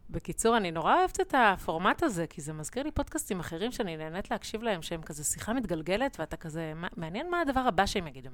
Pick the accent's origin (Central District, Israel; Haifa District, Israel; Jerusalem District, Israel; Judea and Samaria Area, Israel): Jerusalem District, Israel; Jerusalem; אני ירושלמית.